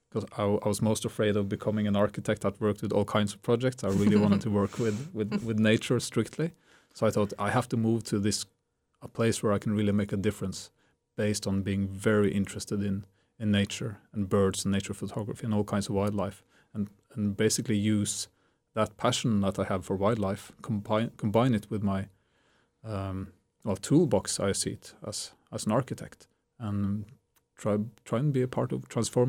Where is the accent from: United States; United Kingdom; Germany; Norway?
Norway; Vardø, Finnmark; I'm visiting from Vardø. It's a small fishing village, actually, in the furthest northeast of Norway.